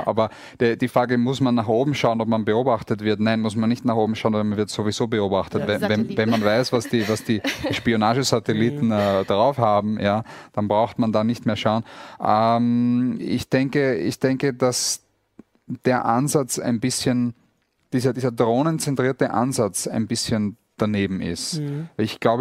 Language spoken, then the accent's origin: German; Austria; Also ich bin in Österreich aufgewachsen, wenn ihr hört